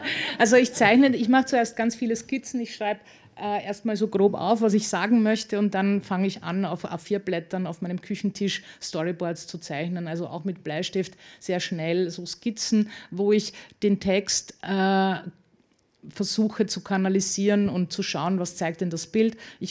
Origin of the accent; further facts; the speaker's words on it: Austria; so als Österreicherin habe ich mir die Frau von Willendorf als Angelpunkt gegönnt